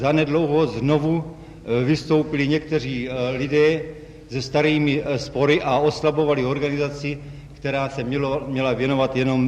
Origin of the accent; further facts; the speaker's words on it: Prague, Czechia; born there